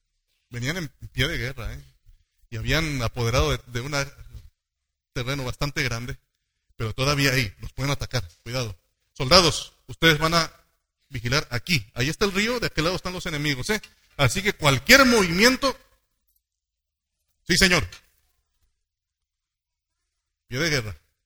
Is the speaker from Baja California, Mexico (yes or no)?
yes; Mexicali, Baja California, Mexico; Yo soy de Baja California, de Mexicali, es el mismo cuadro, la Laguna Salada. Un desierto, desierto, de veras, pura arena